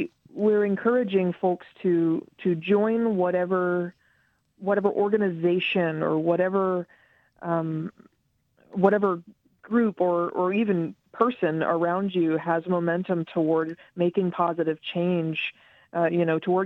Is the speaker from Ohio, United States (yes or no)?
no; Charles Town, West Virginia, United States; I grew up in Charlestown, West Virginia, where the Mountain Stage New Song Festival used to take place.